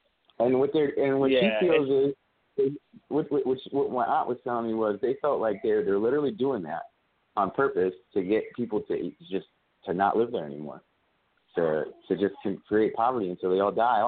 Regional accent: Torrington, Connecticut, United States; I'm from Torrington, Connecticut.

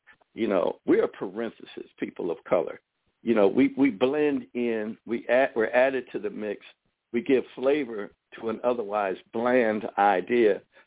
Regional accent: United States; We're American, natural-born citizens. We're homegrown.

